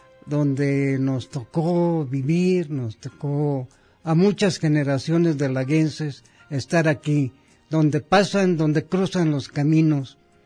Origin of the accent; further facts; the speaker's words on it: Lagos de Moreno, Jalisco, Mexico; de los alrededores de mi tierra, de toda la región, me di cuenta realmente lo que vale Lagos de Moreno